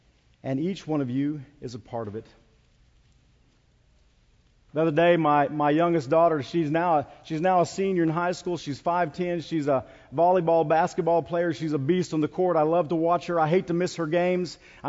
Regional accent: Tucumcari, New Mexico, United States; when I was a kid growing up in Tucumcari.

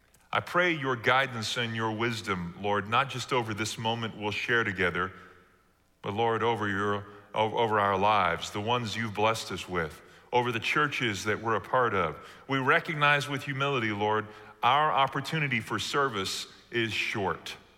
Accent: Joshua, Texas, United States; I grew up in the shadow of the seminary. I'm from Joshua, Texas, one of the Fighting Owls.

